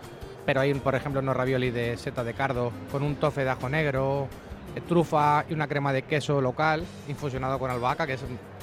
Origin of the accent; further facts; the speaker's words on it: Guadalajara, Castilla-La Mancha, Spain; o sea, soy de Guadalajara